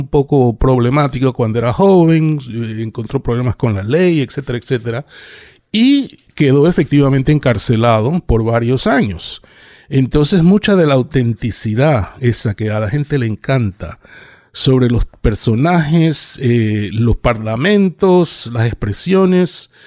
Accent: Panama; moved away as an adult; now in United States; yo soy de Centroamérica. Yo soy panameño. Estudiando teatro y vine a los Estados Unidos becado

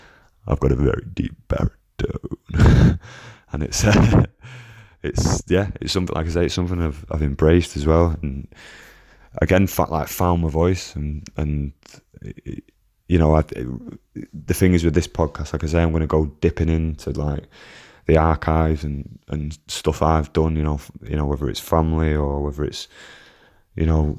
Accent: Manchester, North West England, United Kingdom; I'm from Burnage, I'm from Manchester.

